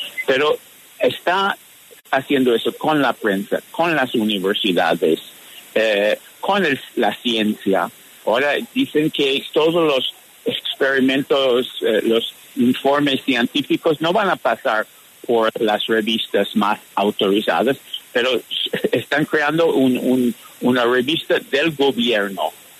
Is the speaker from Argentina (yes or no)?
no; United States; desgraciadamente es lo que estamos presenciando en mi país, en Estados Unidos.